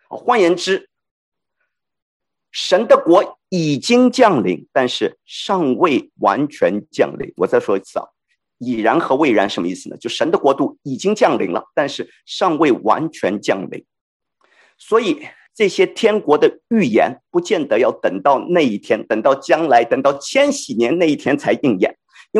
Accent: China; 我是中国人，我讲的是中国话，我们本来没有共同语言的

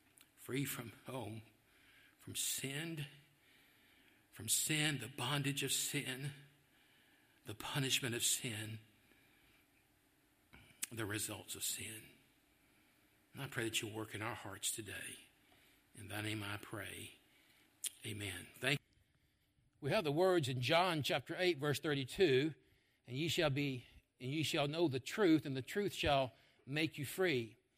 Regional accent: England, United Kingdom; We're thankful, dear God, that you've given us the Word of God as a English people.

